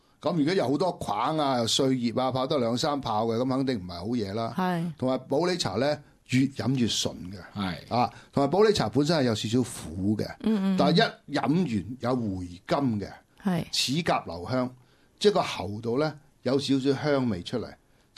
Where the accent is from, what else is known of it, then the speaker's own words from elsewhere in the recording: Shanghai, China; 因為我本身外省人啦，我上海人啦